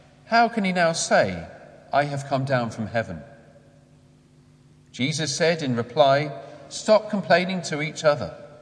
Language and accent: English; Wembley, London, United Kingdom; because I'm from Wembley, it was like a school reunion.